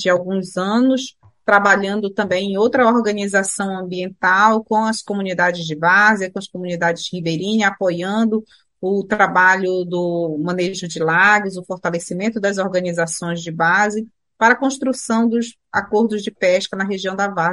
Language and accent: Portuguese; Santarém, Pará, Brazil; Eu sou daqui, da região do Tapajós, eu nasci e me criei aqui em Santarém, na região amazônica, né?